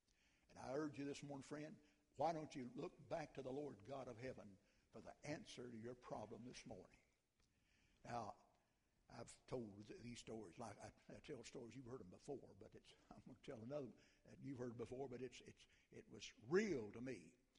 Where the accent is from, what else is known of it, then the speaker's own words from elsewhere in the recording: United States; When I was a boy, before I went off to play ball down in Mississippi, a great revival came to my hometown every night after supper.